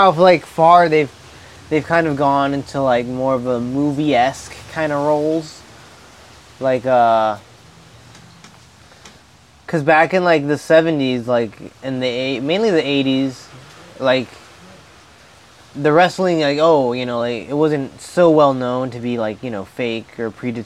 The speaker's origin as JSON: {"language": "English", "region": "Florida", "country": "United States", "said": "Because we said we're from Florida."}